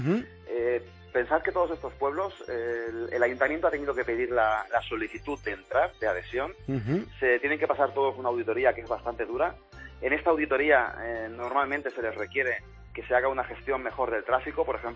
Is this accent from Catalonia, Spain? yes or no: yes; Catalonia, Spain